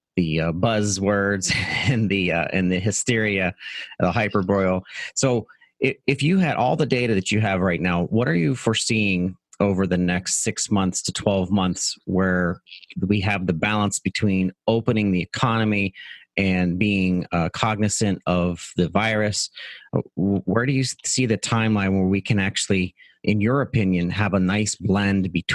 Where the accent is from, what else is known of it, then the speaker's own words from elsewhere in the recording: United States; you know, I grew up in Butler County.